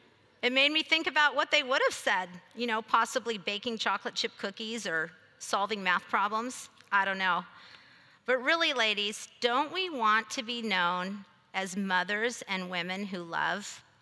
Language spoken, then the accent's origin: English; California, United States; As some of you know, I grew up in Sonoma County. In fact, my parents and siblings live in Santa Rosa, where all the fires were.